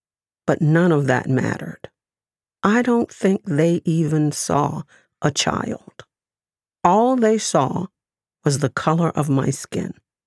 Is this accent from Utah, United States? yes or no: no; New Orleans, Louisiana, United States; I was chosen to be the first Black child to go to an all-white school, William France Elementary, in my hometown, New Orleans.